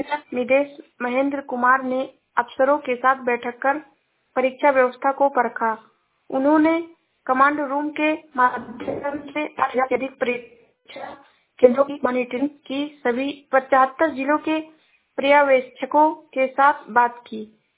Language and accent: Hindi; Uttar Pradesh, India; मैं जिला श्रावस्ती से हूँ।